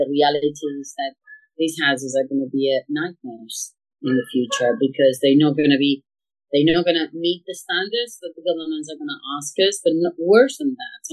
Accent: Spain; Okay, so I come from Spain.

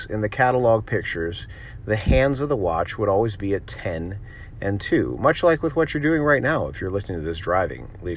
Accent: Miami, Florida, United States; It's something that I've always wanted to do, and especially growing up in Miami, Florida, like, you know, would have come in handy to learn earlier.

